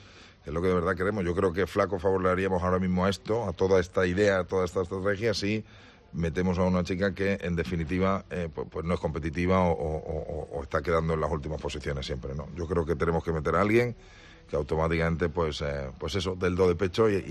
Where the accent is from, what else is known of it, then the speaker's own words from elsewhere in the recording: Spain; Y como español, yo tenía una espinita clavada en el corazón que me la acabo de sacar.